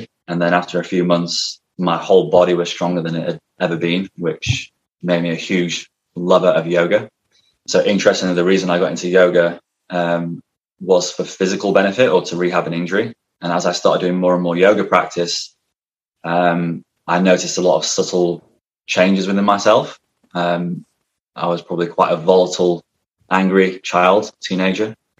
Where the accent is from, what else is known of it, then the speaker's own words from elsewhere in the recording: Yorkshire and the Humber, United Kingdom; Yeah, so I'm originally from England, a place called South Yorkshire.